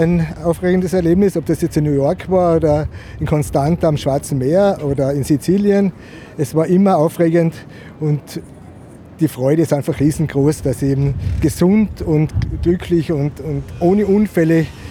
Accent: Mariahof, Styria, Austria; Ich komme aus der Steiermark, ja, ich komme aus dem Ort Mariahof. Und ja, es ist wunderschön dort. Wir haben viele Berge

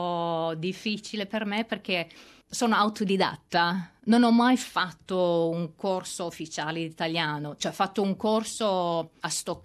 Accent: Lower Saxony, Germany; Italian is a second language; now in Australia; sono tedesca, nata in Germania, al nord di Hannover, però a casa la mia mamma parla italiano e anche una delle mie sorelle parla italiano, così ho imparato pian piano.

